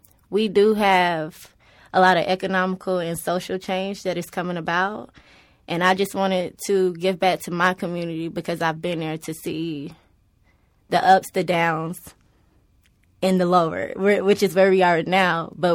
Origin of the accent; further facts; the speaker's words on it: Pittsburgh, Pennsylvania, United States; Okay. Well, I'm from the Pittsburgh community. I'm 20 years of age and am a part of, I guess, the younger crowd of our community.